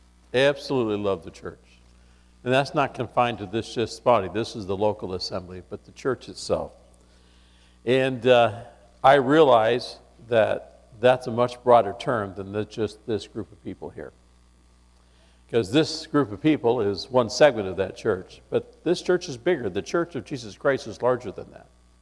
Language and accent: English; California, United States; maybe possibly because I grew up in California, there's lots of a difference of opinion in California.